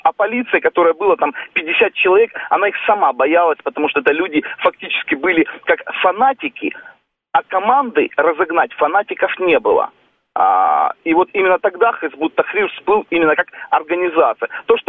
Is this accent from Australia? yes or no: no; Crimea, Ukraine; Надо заметить, что я, как коренной крымчанин